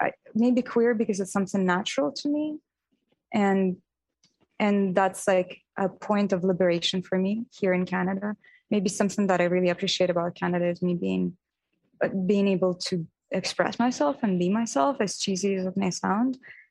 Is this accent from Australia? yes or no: no; Uzbekistan; I grew up in Uzbekistan. I spent 18 years there.